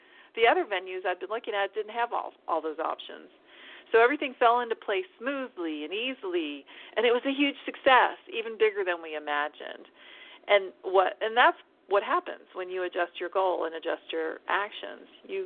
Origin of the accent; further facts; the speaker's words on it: Austin, Texas, United States; We enthusiastically agreed to give this series of public workshops together in my hometown of Austin